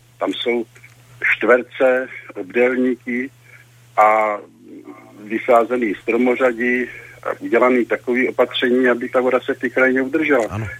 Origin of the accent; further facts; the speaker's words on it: Prague, Czechia; jsem z Prahy a chtěl bych se zeptat pana primátora asi na takovouhle věc.